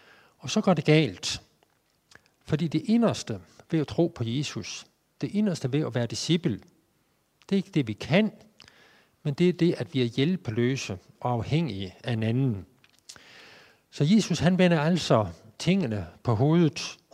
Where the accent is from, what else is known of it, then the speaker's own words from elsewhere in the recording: West Jutland, Denmark; Min far, han var landmand, og jeg stammer fra Vestjylland, og vi havde sådan en lille gård.